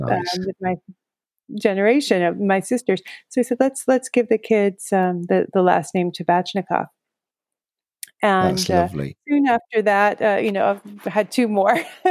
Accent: United States; That my husband, who's Dutch and I'm American

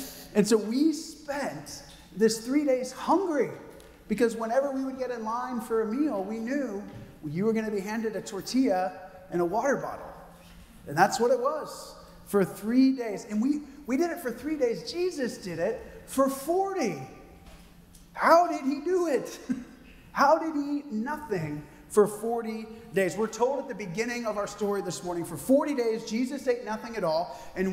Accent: Houston, Texas, United States; I'm a city boy, I'm from Houston. So this was wild to me

